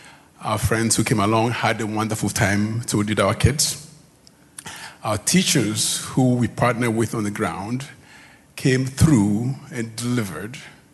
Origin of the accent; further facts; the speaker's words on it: Ghana; now in United States; I'm originally from Ghana, and I've been in the U.S. for, boy, many years.